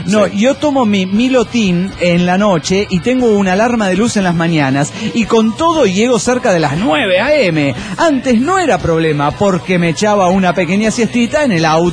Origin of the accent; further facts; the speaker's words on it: Cochabamba, Bolivia; de Cochabamba, Bolivia.